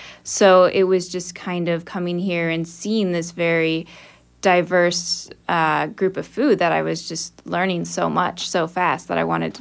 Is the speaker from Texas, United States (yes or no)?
no; Valparaiso, Indiana, United States; But I'm originally from Valparaiso, Indiana, which is not a very big city. It's up north.